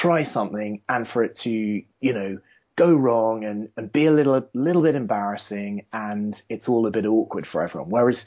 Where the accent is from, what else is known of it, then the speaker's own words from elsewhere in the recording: United Kingdom; moved away as an adult; now in United States; as a Brit coming out to the States and just kind of being marinated in your can-do culture, you know, my culture back in the UK is kind of a little bit blue-blooded.